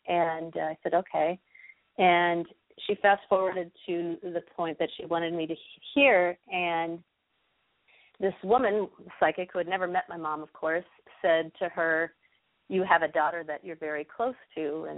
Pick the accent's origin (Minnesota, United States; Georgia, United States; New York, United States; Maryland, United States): Minnesota, United States; Richmond; We were growing up in the Midwest in a small town, Richmond, Minnesota.